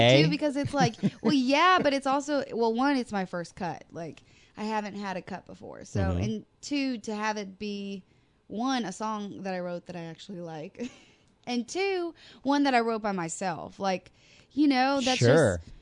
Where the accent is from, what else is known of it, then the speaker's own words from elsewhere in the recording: Iowa, United States; But I grew up in Iowa, and my house was like in the middle of a cornfield, and I went to a high school that everyone called Cow Pie High.